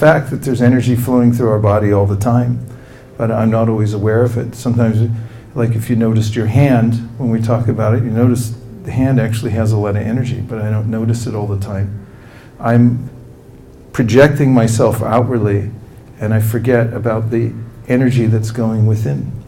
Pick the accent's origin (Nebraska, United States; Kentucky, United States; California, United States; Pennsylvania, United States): California, United States; Lafayette; If someone asks me who I am, I'll say, I'm from Lafayette, California, my parents are such and such.